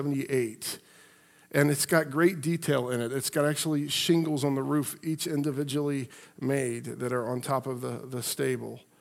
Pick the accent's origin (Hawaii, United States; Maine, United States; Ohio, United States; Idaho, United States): Ohio, United States; Piqua; she's in a nursing home in my hometown of Piqua at the age 95 or 96.